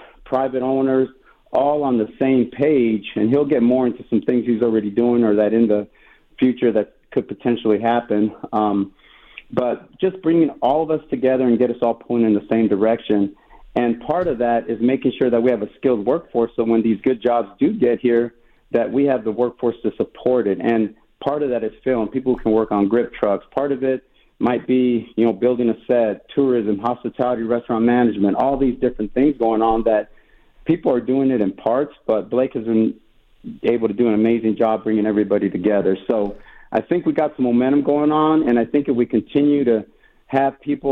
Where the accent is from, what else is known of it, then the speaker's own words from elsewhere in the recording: Tucson, Arizona, United States; So I'm from Tucson. The only times I've been gone is when I went to junior college at Arizona Western in Yuma.